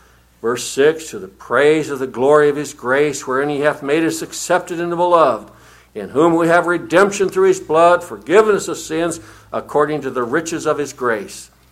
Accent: The Dalles, Oregon, United States; I'm from the Dalles, it doesn't take much to entertain me.

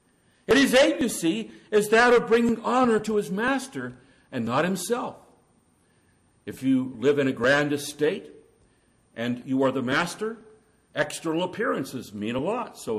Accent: India; As I was growing up in India in my younger years

